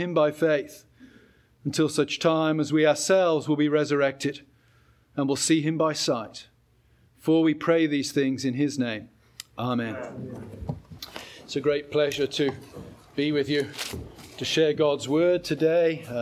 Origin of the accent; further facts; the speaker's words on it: England, United Kingdom; Paul has what I find, I guess, as an Englishman, that very attractive trait of not really talking about his inner feelings very, very much.